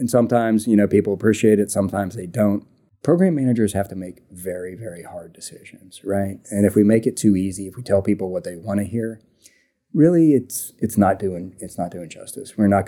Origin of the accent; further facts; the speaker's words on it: Pennsylvania, United States; I was a young guy. I'm from Western Pennsylvania. Came from humble beginnings.